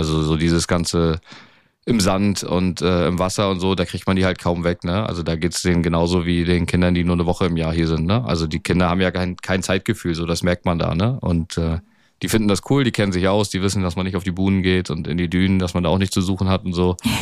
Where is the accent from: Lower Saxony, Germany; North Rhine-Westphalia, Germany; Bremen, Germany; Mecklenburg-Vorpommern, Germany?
Mecklenburg-Vorpommern, Germany; Ribnitz-Damgarten; Ich bin von der Küste, ja, kann man so sagen. Ich komme aus Ribnitz-Damgarten. Das ist quasi ja ein paar Minuten vom Strand entfernt. Mit dem Fahrrad waren es als Kind irgendwie so 15 Minuten vielleicht. Und ich bin hier aufgewachsen. Wir haben noch nie woanders gewohnt.